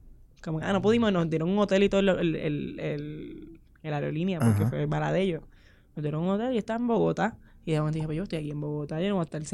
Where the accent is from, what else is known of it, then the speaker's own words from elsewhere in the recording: Puerto Rico; Yo soy de Puerto Rico